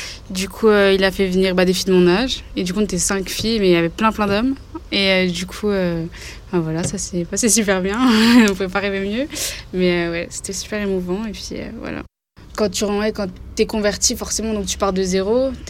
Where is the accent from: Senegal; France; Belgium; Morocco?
France; Nancy, Grand Est; j'ai 21 ans. Je viens de Nancy et je suis convertie depuis un an.